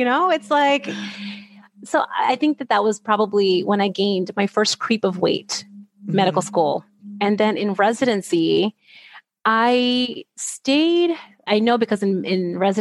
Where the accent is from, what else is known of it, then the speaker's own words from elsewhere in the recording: New Jersey, United States; also born or lived in California; I was in California. I'm from New Jersey. You know, I was in a different place, newly married, new family dynamics, you know, all of that.